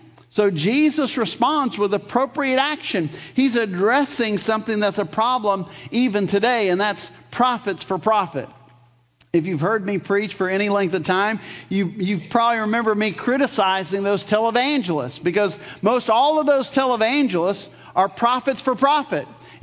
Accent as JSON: {"language": "English", "region": "Louisiana", "country": "United States", "said": "I'm from Louisiana."}